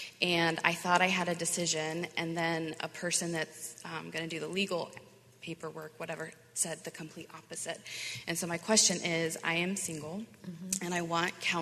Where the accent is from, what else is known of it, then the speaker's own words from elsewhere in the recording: Cuyahoga Falls, Ohio, United States; Cuyahoga Falls, Ohio, very close to the last event.